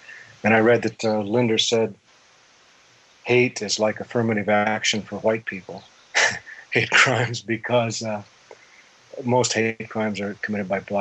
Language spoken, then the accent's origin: English; Missouri, United States; I grew up in Northwest Missouri, and my father was a land developer and an architect.